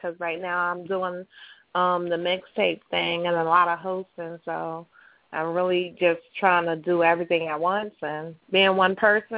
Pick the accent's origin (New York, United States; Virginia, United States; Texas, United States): Virginia, United States; We even got my home state, Virginia.